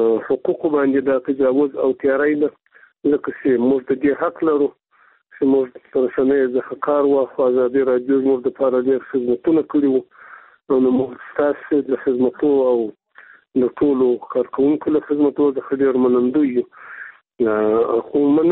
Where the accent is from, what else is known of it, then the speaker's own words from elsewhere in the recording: Afghanistan; موږ د افغانستان خلک یو